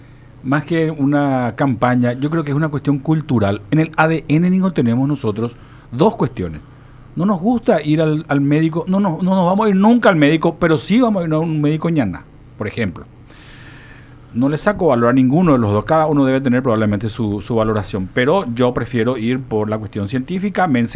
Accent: Paraguay

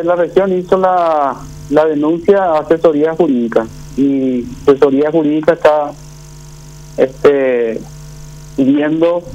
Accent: Paraguarí, Paraguay; Yo soy de Paraguarí.

